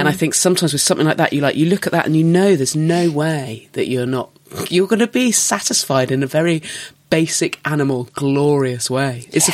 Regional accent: South West England, United Kingdom; I grew up in Dorset.

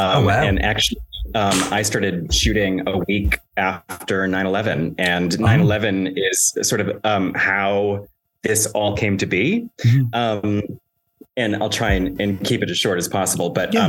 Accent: Alaska, United States; I grew up in Alaska. I was newly 21.

